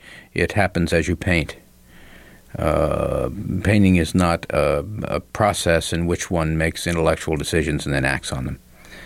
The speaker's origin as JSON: {"language": "English", "town": "Williamsport", "region": "Pennsylvania", "country": "United States", "tie": "born or raised there", "said": "I had a rural childhood and spent a lot of time in the woods. I grew up near Williamsport, Pennsylvania."}